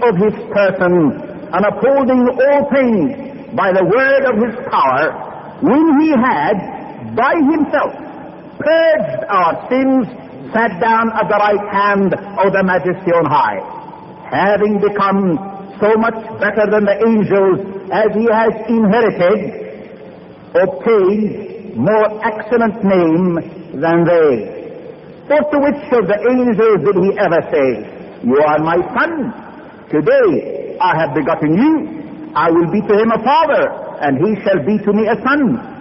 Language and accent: English; Nazareth, Northern District, Israel; I greet you tonight in the name of Jesus the Nazarene, the man from my hometown. In the city of Nazareth, we are taught never go see a friend empty-handed.